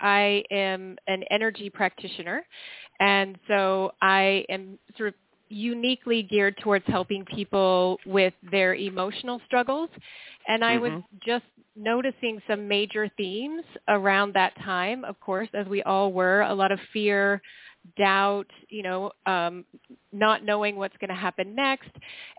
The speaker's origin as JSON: {"language": "English", "region": "Montana", "country": "United States", "said": "I'm afraid being from Montana, I'm not going to be as responsive to it as other people might be."}